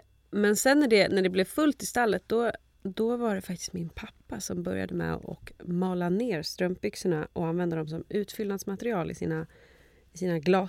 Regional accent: Köping, Västmanland County, Sweden; vägg i vägg med vårt lager i Köping där jag kommer ifrån

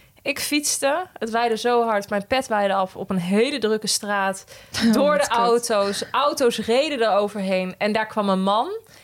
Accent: Apeldoorn, Gelderland, Netherlands; We komen uit Apeldoorn.

